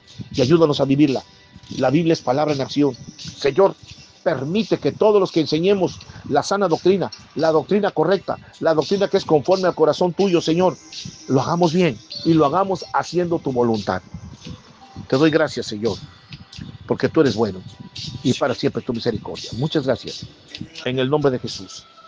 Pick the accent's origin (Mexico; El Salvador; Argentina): Mexico; nosotros, al menos como mexicanos, reclamamos a México para Cristo